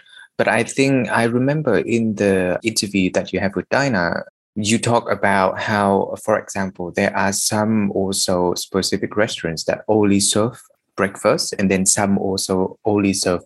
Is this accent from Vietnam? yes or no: yes; Vietnam; So growing up in Vietnam